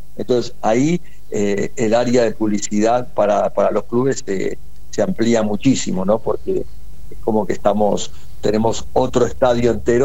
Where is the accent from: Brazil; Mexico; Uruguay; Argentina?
Argentina; todos los que estamos en el proyecto somos argentinos.